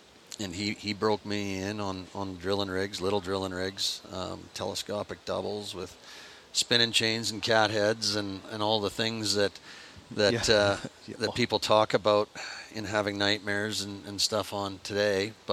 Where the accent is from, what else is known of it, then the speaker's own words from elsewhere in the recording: Saskatchewan, Canada; so I'm from Canada, and I was born in a province of Saskatchewan on a dirt farm. We were 20 miles from the nearest town.